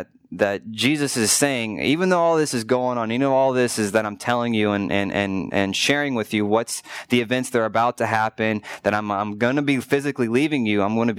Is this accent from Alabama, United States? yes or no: no; Kentucky, United States; And growing up in Kentucky, learning and growing and being a part of my grandfather slowly dying of cancer